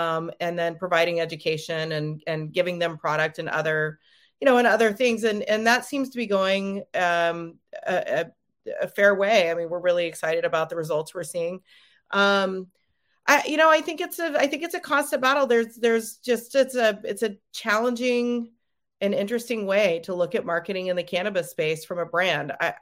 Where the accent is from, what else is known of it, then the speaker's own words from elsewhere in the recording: Oregon, United States; you know, I'm from Oregon, so we're pretty heavy out here and responsibility and sustainability.